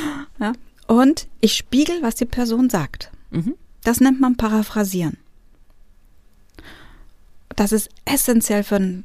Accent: Greece; na, ich bin ja Griechin, ich mache das ja auch ein bisschen mehr

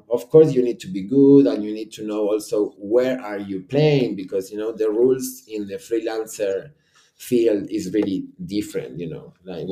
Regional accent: Buenos Aires, Argentina; now in Italy; I came from Buenos Aires, from Argentina, where it's a place that if you don't run, you get shot

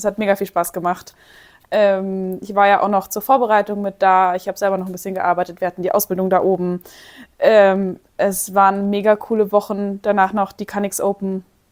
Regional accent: Munich, Bavaria, Germany; Ich komme aus München oder aus der Umgebung.

